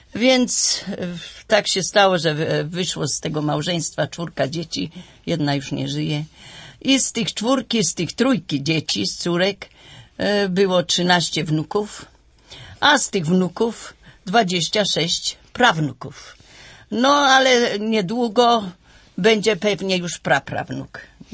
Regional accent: Sulęczyn, Pomeranian Voivodeship, Poland; born there; also born or lived in Lębork; mając 18 lat, urodziłam się w Sulęczynie, powiat kartuski. Wyprowadziłam się w 1947 roku do Lęborka, dokładnie 8 grudnia.

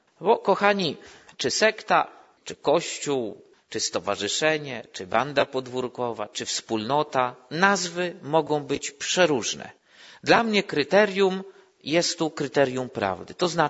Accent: Węgrów, Masovian Voivodeship, Poland; Pochodzę z Węgrowa, nieduża miejscowość, kilkadziesiąt kilometrów na wschód od Warszawy. Studiowałem teologię w Siedlcach.

